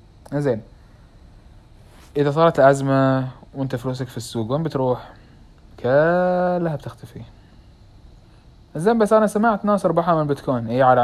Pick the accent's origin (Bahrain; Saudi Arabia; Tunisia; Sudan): Bahrain; احدى الشركات عندنا في البحرين